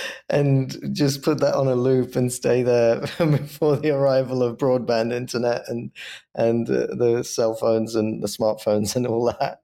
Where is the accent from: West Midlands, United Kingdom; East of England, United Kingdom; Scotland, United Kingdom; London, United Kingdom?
London, United Kingdom; moved away; Well, London's always going to be my hometown. Even though I'm living here, this is becoming more of my home. But yeah, I miss like spending time in the UK and especially in London.